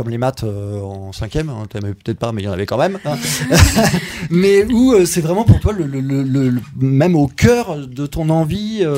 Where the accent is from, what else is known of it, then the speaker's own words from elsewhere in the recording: Paris, Île-de-France, France; Moi, je suis parisien à la base, donc excusez-moi.